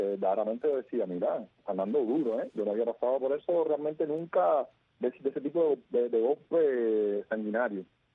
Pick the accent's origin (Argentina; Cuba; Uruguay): Cuba; soy un ciudadano cubano